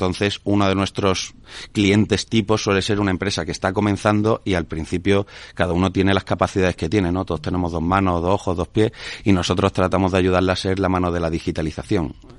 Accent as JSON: {"language": "Spanish", "region": "Andalusia", "country": "Spain", "said": "yo, por ejemplo, como andaluz, lo puedo comparar con el sector primario"}